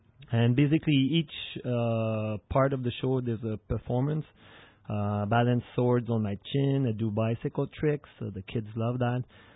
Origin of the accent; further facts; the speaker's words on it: Montreal, Quebec, Canada; Yeah, we're from Montreal and traveling and touring right now.